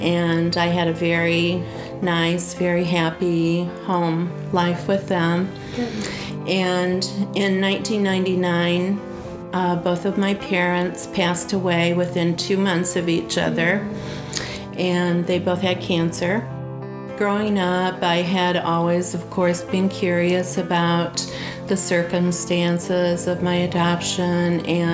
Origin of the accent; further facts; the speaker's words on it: Elkhart, Indiana, United States; also born or lived in Dowagiac, United States; I go by both names. I was born here in Dowagiac, and when I was 5 years old, I was adopted by a family in Elkhart, Indiana.